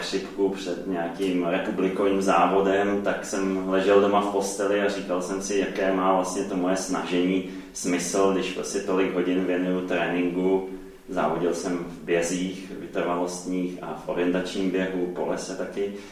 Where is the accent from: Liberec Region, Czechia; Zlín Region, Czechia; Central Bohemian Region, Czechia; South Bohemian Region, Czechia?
Liberec Region, Czechia; Jablonec nad Nisou; přišel jsem vlastně z Jablonce nad Nisou, odkud pocházím, jsem do Prahy na vysokou školu